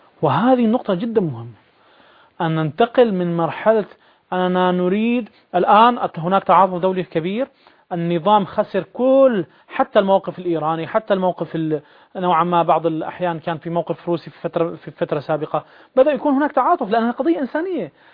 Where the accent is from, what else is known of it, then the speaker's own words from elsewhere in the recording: Syria; نحن كشعب سوري قبل أي شيء